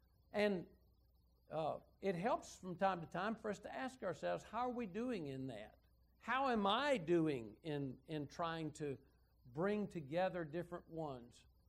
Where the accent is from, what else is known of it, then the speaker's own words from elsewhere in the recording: Phenix City, Alabama, United States; We're from Phoenix City, Alabama. It's a little town just across the river from Columbus, Georgia